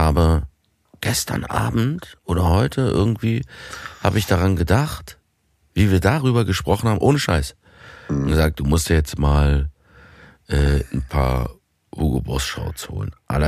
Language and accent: German; Switzerland; accent: Swiss German